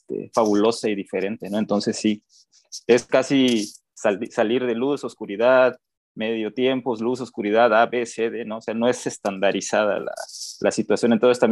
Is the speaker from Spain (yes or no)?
no; Oaxaca, Mexico; Oaxaca tiene 18 de esas 65 etnias, y en la región Istmo, de donde yo soy, tenemos 5.